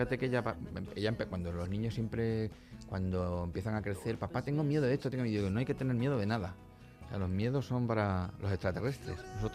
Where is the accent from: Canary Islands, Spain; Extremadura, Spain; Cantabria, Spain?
Extremadura, Spain; ahora en mi tierra, en Extremadura, en Cáceres